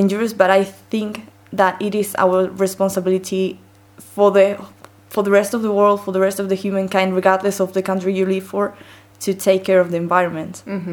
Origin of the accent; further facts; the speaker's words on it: Spain; I am 21 years old, and I'm from Spain